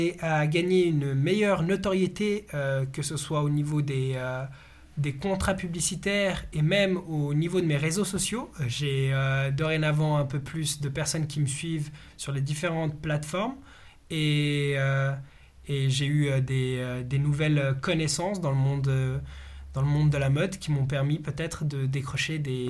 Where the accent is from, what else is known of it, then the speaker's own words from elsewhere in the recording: Bosnia & Herzegovina; je vais avoir la chance de pouvoir représenter mon pays d'origine qui est la Bosnie.